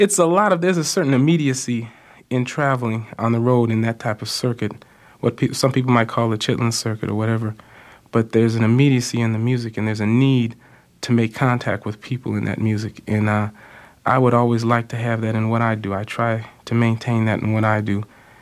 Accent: Cleveland, Ohio, United States; now in Chicago, United States

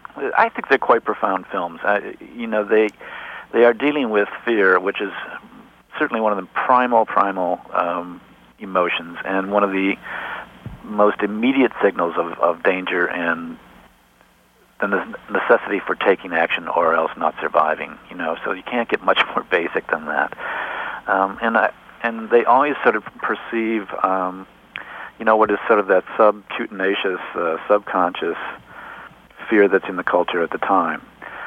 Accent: Cleveland, Ohio, United States; Cleveland, Ohio. It's, you know, it's, it wasn't like I was living out in the middle of in a holy roller territory.

